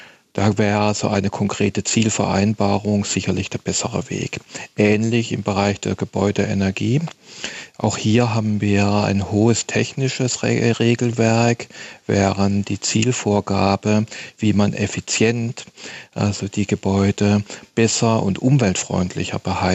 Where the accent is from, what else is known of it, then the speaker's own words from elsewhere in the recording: Konstanz, Baden-Württemberg, Germany; aus Baden-Württemberg, in meiner Heimatstadt Konstanz